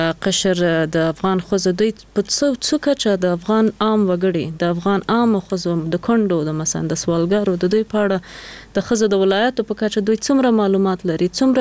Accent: Jalalabad, Nangarhar, Afghanistan; مونږ خو د جلال آباد یو کلی نه یو لری کلی نه یو بله اول لری ولسوالی خیوی ولسوالی نه

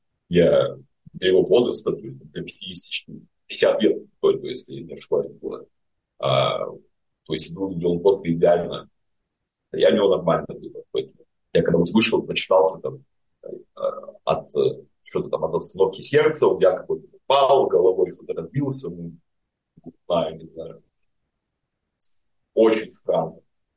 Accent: Grodno, Grodno Region, Belarus; Ну, обратно в Гродно, мой родной город.

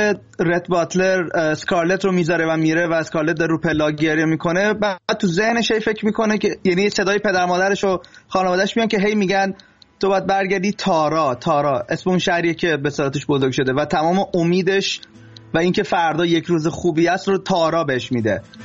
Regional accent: Iran; moved away; وقتی که خب از ایران مهاجرت کردم

